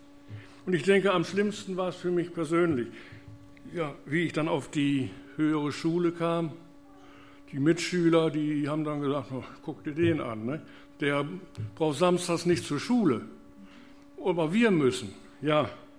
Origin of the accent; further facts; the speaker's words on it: Lower Saxony, Germany; Die Gemeinde damals war 20 Kilometer entfernt in Leer in Ostfriesland